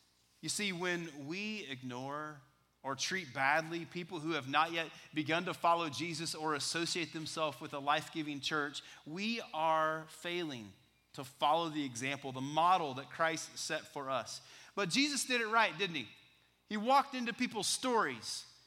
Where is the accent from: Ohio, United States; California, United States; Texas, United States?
Texas, United States; I was a freshman in high school growing up in West Texas